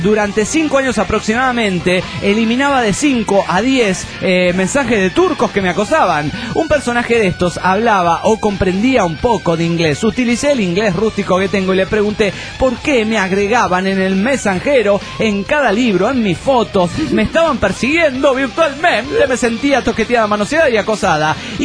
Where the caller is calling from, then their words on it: Buenos Aires, Argentina; de Buenos Aires, Argentina.